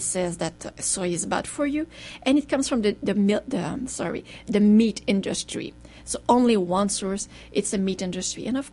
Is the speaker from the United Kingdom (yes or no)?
no; Canada; But in Canada, we don't do that. So we're really, really proud. We're Canadian.